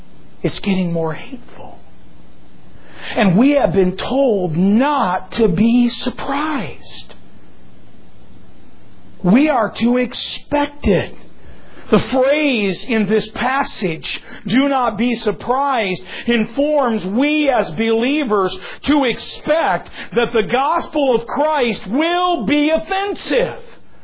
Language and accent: English; South Bend, Indiana, United States; I grew up in South Bend, Indiana, and played there around Notre Dame and at Notre Dame.